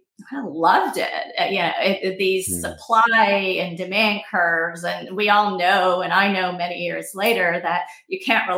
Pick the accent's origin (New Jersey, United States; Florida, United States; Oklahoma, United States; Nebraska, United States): New Jersey, United States; We're immigrants. I went to public school in rural New Jersey.